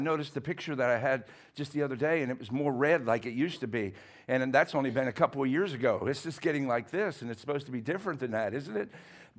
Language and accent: English; Pennsylvania, United States; It's a good German name. I'm originally from Pennsylvania.